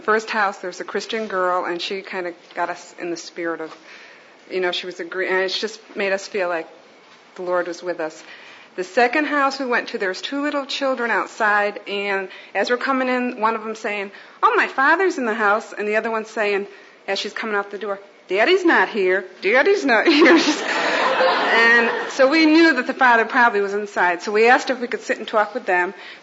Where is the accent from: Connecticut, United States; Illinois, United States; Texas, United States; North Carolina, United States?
Connecticut, United States; Middletown; I'm from Middletown, Connecticut Corps.